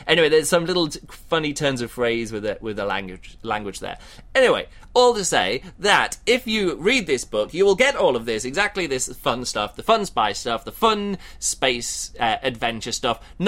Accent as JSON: {"language": "English", "region": "South East England", "country": "United Kingdom", "tie": "born there", "also_born_or_lived": "Midlands", "said": "different parts of England that I've lived in the past, people think I'm taking the piss because I slip into their accents a bit too easy. I'm like, oh, no, I was born in Kent. Oh, no, I lived all this time in the Midlands or whatever."}